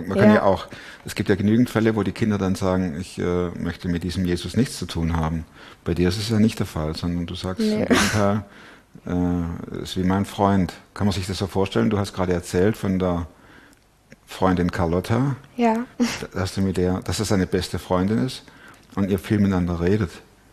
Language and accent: German; Swabia, Germany; Ist egal, ich bin Schwabe, genau.